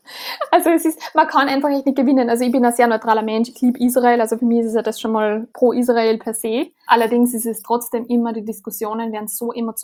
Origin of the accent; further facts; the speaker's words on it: Austria; das können wir als Österreicher gar nicht